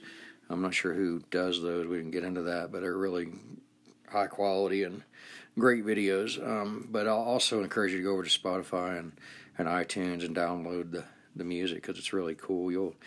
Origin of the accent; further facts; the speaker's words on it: Georgia, United States; A lot of times I'm from Georgia.